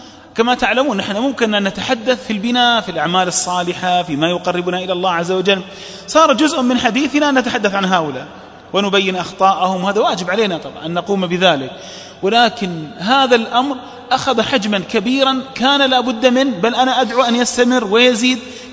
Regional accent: Saudi Arabia; بلادنا السعودية

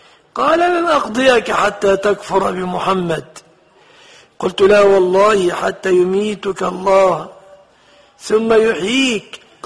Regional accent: Egypt; وفي بلادنا مصر ها هي الأهرامات شاهدة على أهلها بذلك

